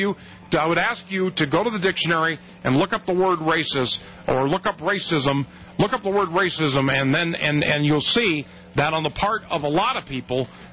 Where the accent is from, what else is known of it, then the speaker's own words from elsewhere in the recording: California, United States; born there; I was born in the Western United States, yeah, and I was born in California, and I was born in Southern California with a large Hispanic population